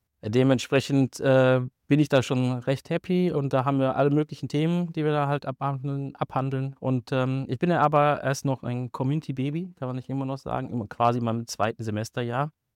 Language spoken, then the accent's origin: German; North Rhine-Westphalia, Germany; accent: Ruhrpott German; now in Hannover, Germany; Aber mit meinem Ruhrpott-Deutsch haben sie mich trotzdem halt reingelassen.